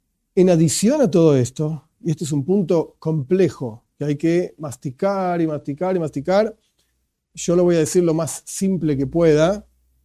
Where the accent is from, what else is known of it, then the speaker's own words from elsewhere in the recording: Argentina; Yo vivo en Argentina, entonces yo tengo que seguir las leyes de la Argentina. Soy argentino y vivo en Argentina.